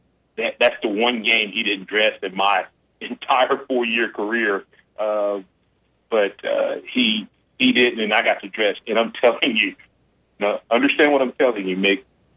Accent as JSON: {"language": "English", "region": "Alabama", "country": "United States", "tie": "born or raised there", "said": "To me, it's the pinnacle of sports for a kid growing up in Alabama, was to run out for the Crimson Tide."}